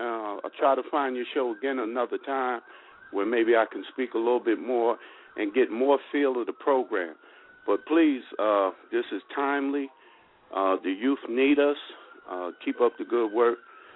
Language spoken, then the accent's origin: English; East Orange, New Jersey, United States; And I'm from East Orange, New Jersey.